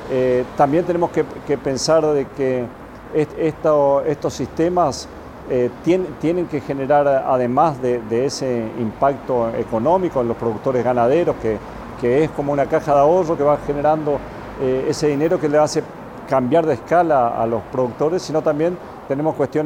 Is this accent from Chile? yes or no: no; Argentina; Sí, yo soy argentino. Inicié con estos modelos productivos en Argentina, en una región en el noreste de la Argentina, con pinos y pasturas, después con eucalipto y pasturas.